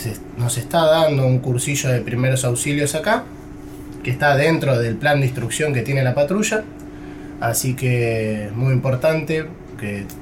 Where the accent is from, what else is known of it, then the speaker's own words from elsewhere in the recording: San Justo, Buenos Aires Province, Argentina; also born or lived in Ramos Mejía; now in Antarctica; Bueno, yo soy de Buenos Aires. Nací en San Justo, provincia de Buenos Aires. Y bueno, después viví en Ramos Mejía.